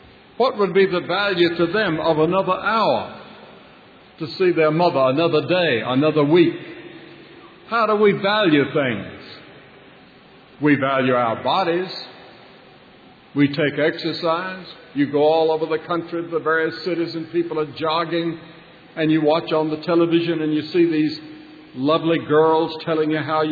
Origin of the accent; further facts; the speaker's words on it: North Carolina, United States; And then Bertha came on to North Carolina because it wanted to come to my hometown, to my home state.